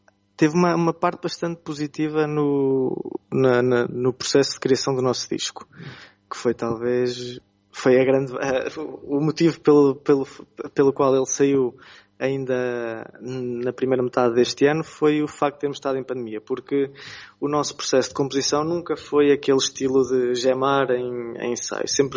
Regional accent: Ílhavo, Aveiro, Portugal; Nós, que somos aqui de Ilhavo, ainda mais ouvimos, ainda mais sentimos essa influência

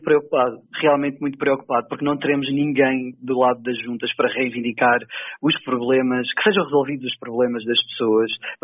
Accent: Quintães, Aveiro, Portugal; uma coisa que se está a passar literalmente na minha terra, que é Quintães

